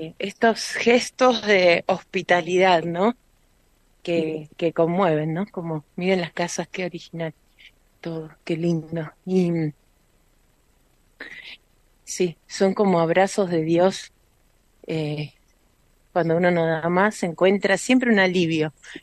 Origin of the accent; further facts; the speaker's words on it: Argentina; les llama mucho la atención cuando decimos que somos de Argentina